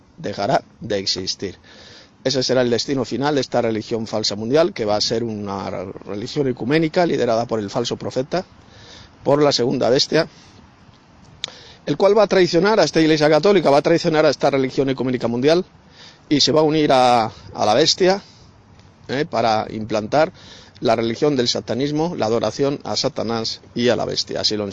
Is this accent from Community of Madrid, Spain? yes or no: yes; Madrid, Community of Madrid, Spain; de Madrid, España.